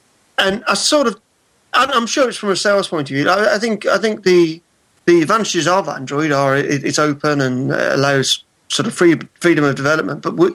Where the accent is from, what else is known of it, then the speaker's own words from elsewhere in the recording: United Kingdom; I'm a British